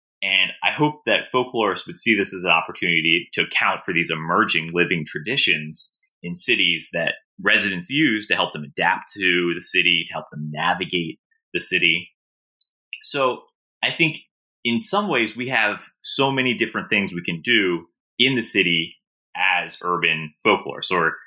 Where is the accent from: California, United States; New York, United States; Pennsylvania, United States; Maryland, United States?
Maryland, United States; Baltimore; So for example, I'm probably, even though I'm originally from Baltimore, I'm probably not a great example of this accent.